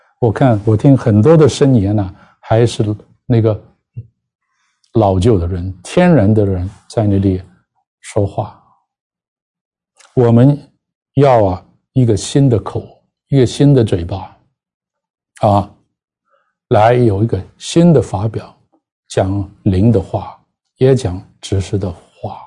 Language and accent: Chinese; Hong Kong; 我常常讲我是香港来，我是中国人，但是我是香港人了、啊、我不是先是香港人才是中国人了、